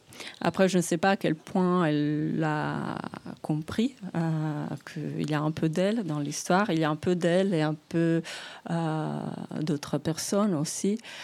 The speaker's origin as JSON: {"language": "French", "region": "Lombardy", "country": "Italy", "second_language": "French", "said": "moi, je viens des Alpes lombardes"}